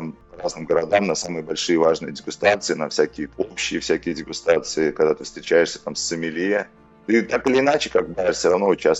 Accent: Latvia; вот так как я сам из Латвии

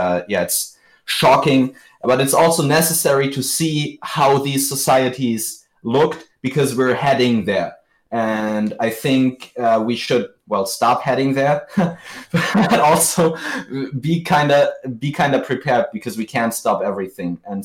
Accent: Germany; in Germany, my home country, there are many of those monasteries and churches

